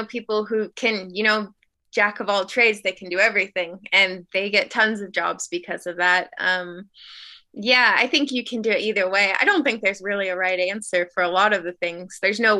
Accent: Alaska, United States; And I mean, I grew up on boats. I grew up in Alaska. I was there throughout part of elementary school, so I spent quite a bit of time on boats.

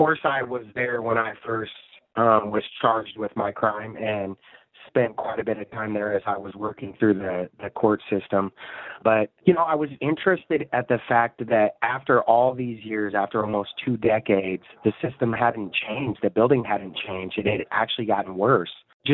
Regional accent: Tacoma, Washington, United States; I'm from Tacoma, Washington. I grew up in the hilltop area of Tacoma

